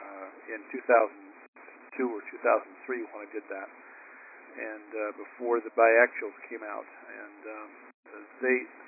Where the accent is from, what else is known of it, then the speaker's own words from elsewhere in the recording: Sandy, Utah, United States; from Sandy, Utah.